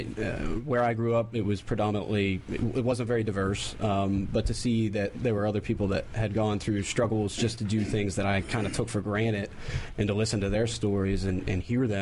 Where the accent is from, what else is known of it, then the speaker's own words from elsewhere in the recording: Pittsburgh, Pennsylvania, United States; Pittsburgh, Pennsylvania.